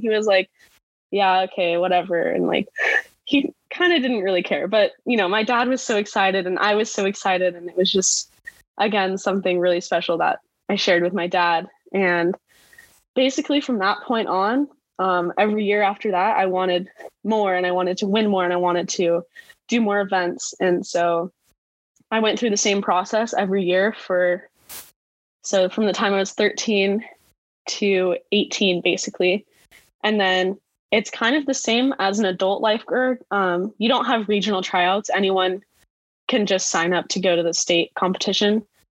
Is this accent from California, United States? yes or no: yes; California, United States; Growing up in Southern California, I think I was very lucky because there are tons of junior lifeguard programs all up and down the California coast.